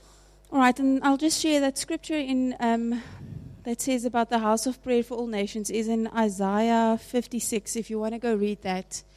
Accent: South Africa; because we don't know them, because we come from South Africa.

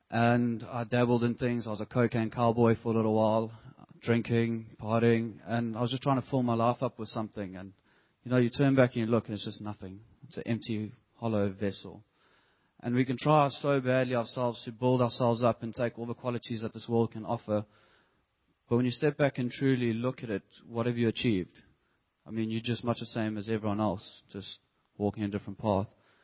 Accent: Durban, KwaZulu-Natal, South Africa; I'm from Durban, as you've all gathered.

